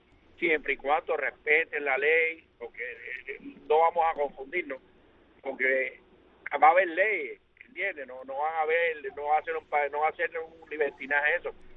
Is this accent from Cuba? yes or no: yes; Cuba; camionero. Dios bendiga al colectivo de Radio Martí, a todo mi pueblo cubano.